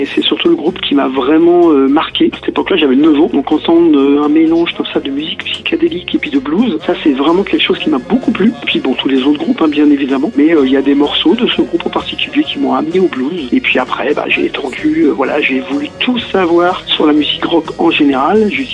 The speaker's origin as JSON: {"language": "French", "region": "Brittany", "country": "France", "tie": "born there", "said": "moi je suis né en Bretagne, donc d'un père breton et d'une maman antillaise."}